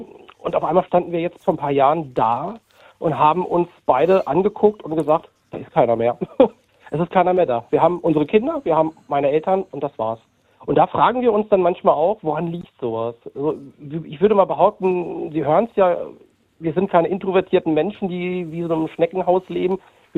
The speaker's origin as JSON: {"language": "German", "town": "Hildesheim", "region": "Lower Saxony", "country": "Germany", "said": "Genau, ich komme aus Hildesheim"}